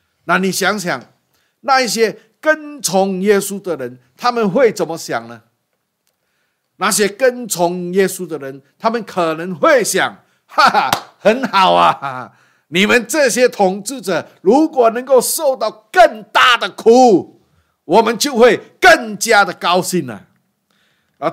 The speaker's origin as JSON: {"language": "Chinese", "country": "China", "said": "就像在第二次世界大战一样，我们中国人很讨厌那些日本人一样"}